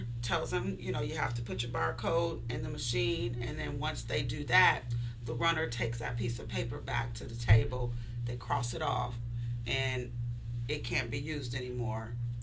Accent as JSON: {"language": "English", "town": "Marion", "region": "Ohio", "country": "United States", "said": "I'm from Marion, Ohio."}